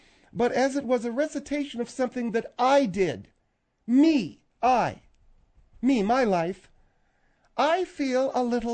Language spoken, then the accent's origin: English; Pennsylvania, United States; You know, I grew up in Pennsylvania